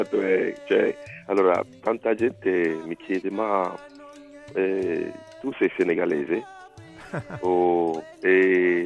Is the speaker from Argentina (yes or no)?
no; Togo; il Togo, che è il mio paese di origine, per darvi un'idea, siamo 44 etnie, parliamo 33 lingue